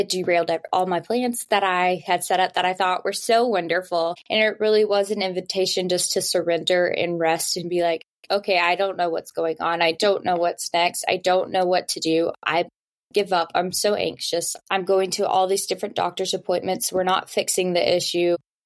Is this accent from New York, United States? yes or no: no; Birmingham, Alabama, United States; now in California, United States; I am actually all the way out in California, so very far from home. Born and raised in Birmingham, graduated from Vestavia High School and then went to Alabama